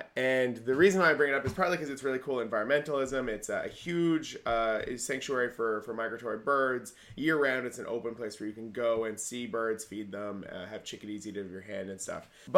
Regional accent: Vancouver, British Columbia, Canada; when I was growing up in Vancouver

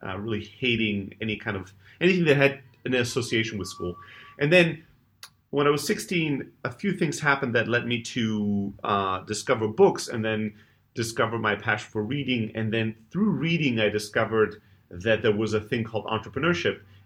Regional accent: South Germany, Germany; Originally, I'm from Greece, but born and raised in Germany. So immigrant family, factory workers. And yeah, I grew up in the south of Germany

